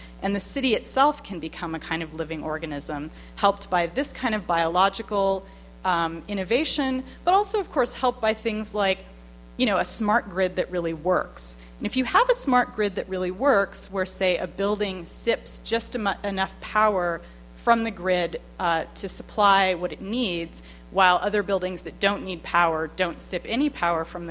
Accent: San Francisco, California, United States; that's one thing that I talk about a lot in the book because I'm from San Francisco, where we deal with earthquakes all the time.

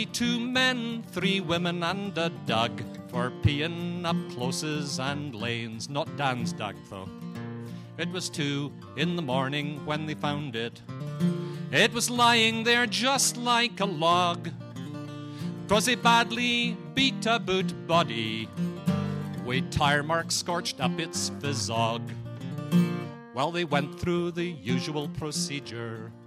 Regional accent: Scotland, United Kingdom; also born or lived in Glasgow, United Kingdom; I was a student in Glasgow for a number of years. I'm actually from the Highlands of Scotland.

